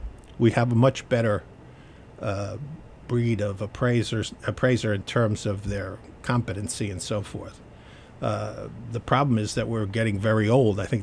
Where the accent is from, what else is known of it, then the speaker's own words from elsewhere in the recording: Queens, New York, United States; born there; Well, I was born in Queens in the Malbus section. Actually, I was born in Parsons Hospital, which is no longer a baby hospital.